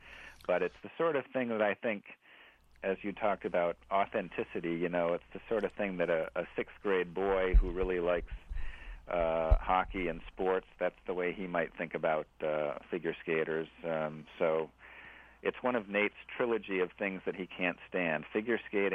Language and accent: English; New Hampshire, United States; I grew up in New Hampshire. We had a pond behind our house